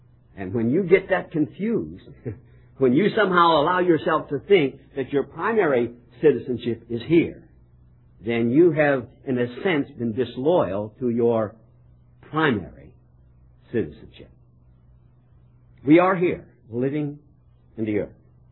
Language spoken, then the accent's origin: English; United States; I'm glad I'm an American. I can't say I'm proud to be an American. I'm glad to be an American.